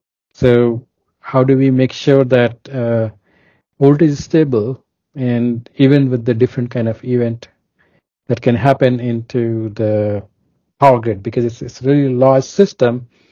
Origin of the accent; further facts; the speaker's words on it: Uttar Pradesh, India; moved away as an adult; now in United States; Yeah, so I was born in a small village at in India at in UP, Uttar Pradesh, and then I went to school there in multiple different city, but all in Uttar Pradesh, India.